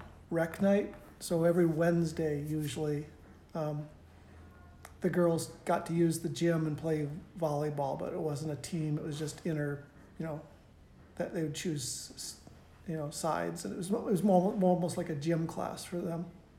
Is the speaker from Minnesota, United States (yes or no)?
yes; Northfield, Minnesota, United States; I grew up in Northfield, Minnesota. It's a small farming and college town in southern Minnesota.